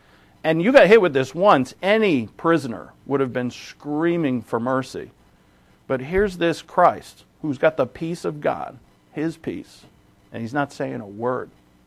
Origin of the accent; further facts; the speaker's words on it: Boston, Massachusetts, United States; I'm from Boston.